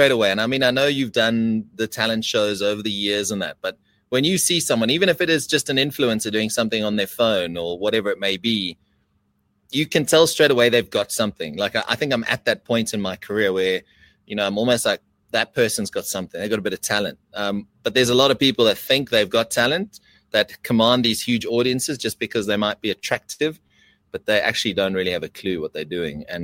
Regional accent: Durban, KwaZulu-Natal, South Africa; No, man, Durban will turn up. It's my hometown.

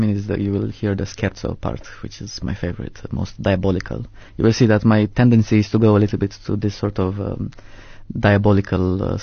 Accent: Piatra Neamț, Neamț County, Romania; English is a second language; It's my hometown called Piatra Neamț. It's in the north, in the Carpathian Mountains, quite close to Ukraine, actually.

